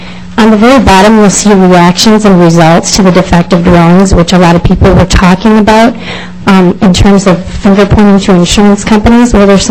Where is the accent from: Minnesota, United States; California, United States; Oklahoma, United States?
Minnesota, United States; Eagan; I'm from Egan.